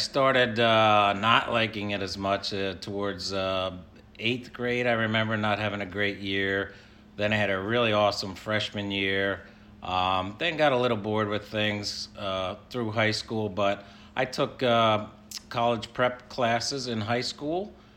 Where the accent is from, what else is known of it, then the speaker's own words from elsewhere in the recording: Bensalem, Pennsylvania, United States; I grew up in Bensalem, Pennsylvania, which is the closest suburb north of Philadelphia.